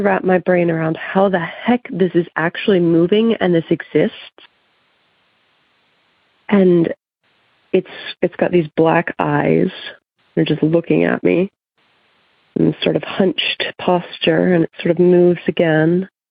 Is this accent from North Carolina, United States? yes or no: no; Virginia, United States; I'm from Virginia. I've been listening for a while now.